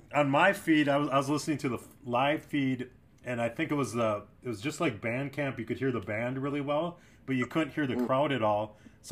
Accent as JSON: {"language": "English", "town": "St. Paul", "region": "Minnesota", "country": "United States", "said": "from St. Paul. St. Paul must be the unluckiest saint of them all."}